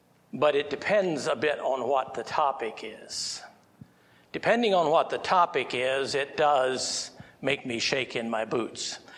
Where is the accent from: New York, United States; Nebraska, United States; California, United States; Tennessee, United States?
Tennessee, United States; Moved here from Tennessee. I was born in Delaware. And moved from Delaware. My parents would have left the Amish when I was in second grade there, and moved to Tennessee when I was 10.